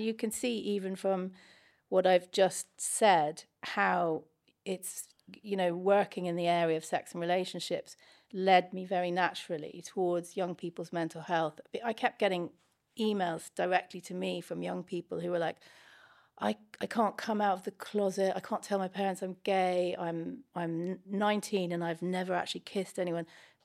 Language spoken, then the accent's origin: English; Ireland; I grew up in Ireland. Catholic